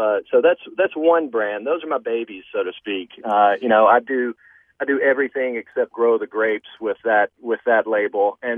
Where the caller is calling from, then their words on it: Santa Rosa, California, United States; I'm calling from Santa Rosa, California, which is as you guys know in the heart of Russian River Valley, Sonoma County.